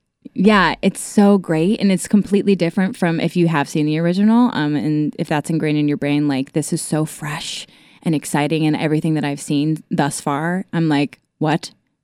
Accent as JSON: {"language": "English", "town": "Canton", "region": "Ohio", "country": "United States", "said": "I'm from Ohio."}